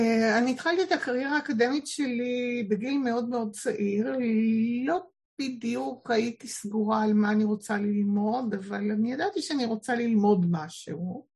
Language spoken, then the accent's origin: Hebrew; Afula, Northern District, Israel; אני גדלתי באפולה.